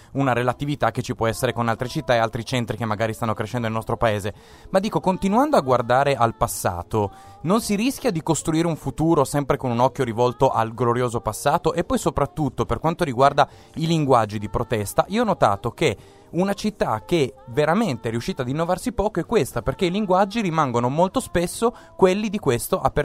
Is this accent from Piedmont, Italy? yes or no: no; Gorizia, Friuli-Venezia Giulia, Italy; now in Bologna, Italy; Io vivo a Bologna da 11 anni e vengo da Gorizia.